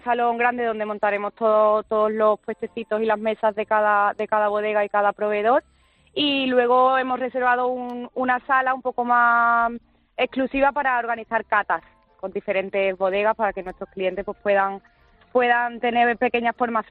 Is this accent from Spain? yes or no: yes; Cazalla de la Sierra, Andalusia, Spain; Además, yo soy de Cazalla de la Sierra.